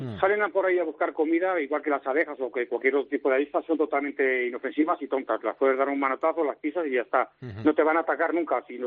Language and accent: Spanish; Torrelavega, Cantabria, Spain; digo por Torrelavega, porque yo soy Torrelavega